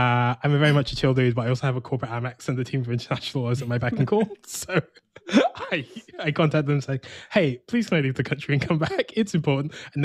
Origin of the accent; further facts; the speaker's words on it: United Kingdom; now in United States; regardless, I'm British, I'm on the visa, which means ever since Uncle DT put like a proclamation in place, I can't leave the country